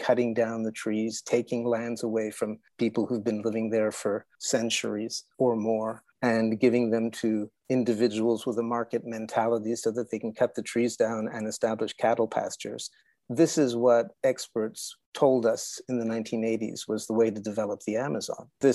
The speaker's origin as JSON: {"language": "English", "country": "Canada", "tie": "born there"}